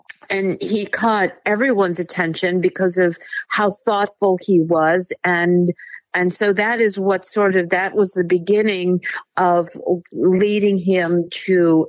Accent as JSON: {"language": "English", "region": "Pennsylvania", "country": "United States", "said": "people outside of my state, my home state, both of our home states, is that Trump is inevitable in a primary here. Traditionally, Pennsylvania's primaries, in particular for Republicans, usually don't matter much."}